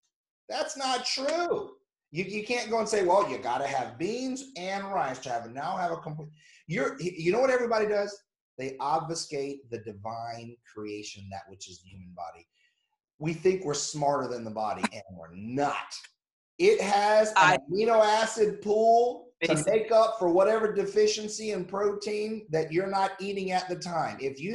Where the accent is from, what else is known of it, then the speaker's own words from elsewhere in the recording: North Carolina, United States; I mean, I'm from North Carolina. We like NASCAR, right?